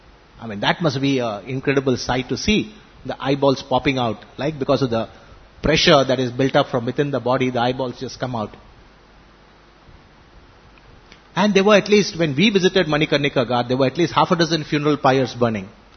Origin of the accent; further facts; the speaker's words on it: India; since they could understand that we are from India